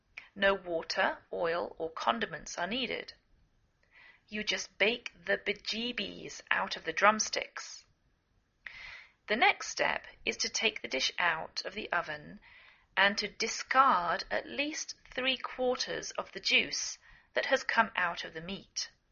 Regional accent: England, United Kingdom; now in United States

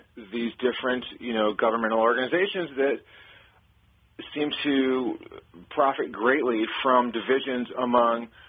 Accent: Flint, Michigan, United States; I grew up in Flint, and, you know, generations of people working in factories and building this country.

